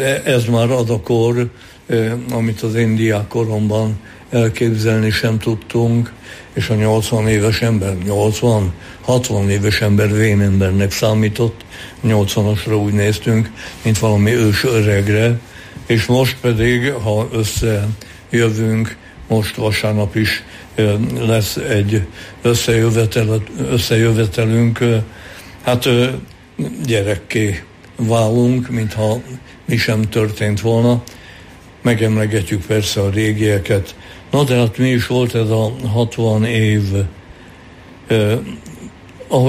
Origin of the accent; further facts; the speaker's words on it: Kapuvár, Győr-Moson-Sopron, Hungary; szülővárosomban, bár nem szülővárosom, hanem gyermekkorom városa, Kapuvár, ahol rokonaim nem élnek, de valamiképpen a gyökereim közül ott is vannak, mert ott gyerekeskedtem. És szüleim több mint 60 évig éltek Kapuváron.